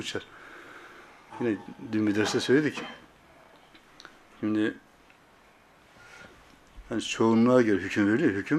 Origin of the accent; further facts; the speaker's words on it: Erzurum, Turkey; ben de Erzurumluyum ya, çay istiyorum.